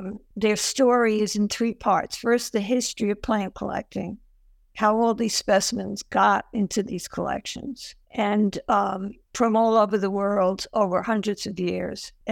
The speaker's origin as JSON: {"language": "English", "country": "Ireland", "said": "I have trouble with H's because I'm Irish"}